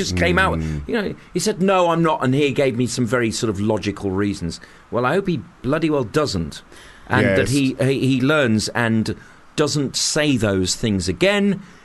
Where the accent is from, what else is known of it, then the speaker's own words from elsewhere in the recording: Birmingham, West Midlands, United Kingdom; My cousin, Dr. Fiona Starr, is someone I grew up with in Birmingham.